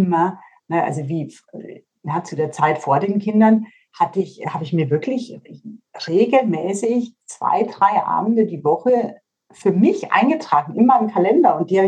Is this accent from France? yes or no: no; Bavaria, Germany; entweder ich muss was gescheit machen, wie man bei uns in Bayern sagt, oder ich lasse es ganz.